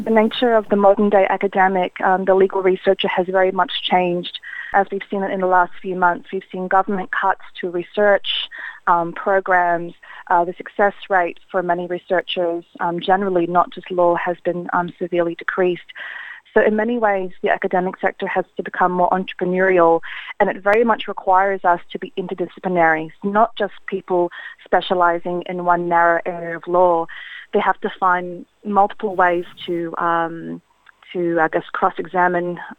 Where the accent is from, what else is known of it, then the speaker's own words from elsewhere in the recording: Sydney, New South Wales, Australia; my father is from England in a small town called Tiverton. I was born in Australia, grew up in Western Sydney